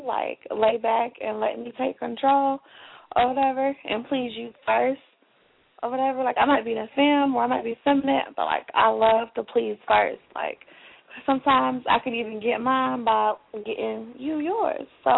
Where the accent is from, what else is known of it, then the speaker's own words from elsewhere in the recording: Raleigh, North Carolina, United States; I'm from North Carolina. I'm from Raleigh, North Carolina.